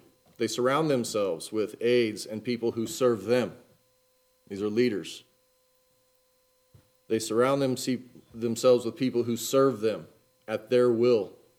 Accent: Austin, Texas, United States; Being born and raised in Austin, I had been to the Capitol a few times, going on field trips or school-related events

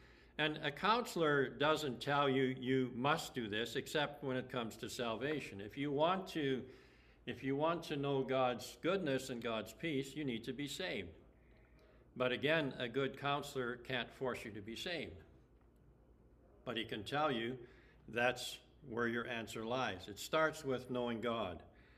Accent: Ontario, Canada; When I was a child, I remember that on Sundays, I grew up in Ontario

